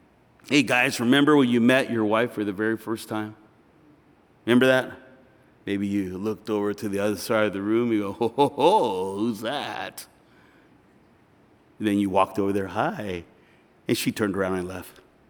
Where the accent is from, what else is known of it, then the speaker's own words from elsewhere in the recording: California, United States; My wife and I, we grew up in Southern California.